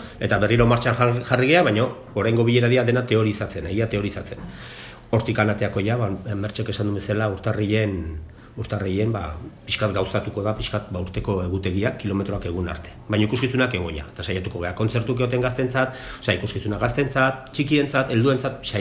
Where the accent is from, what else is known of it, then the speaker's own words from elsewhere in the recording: Tolosa, Basque Country, Spain; niz naiz hemengoa Tolosakoa naiz, baina beti Tolosan oso gaztetatik kultura munduan ibili naiz.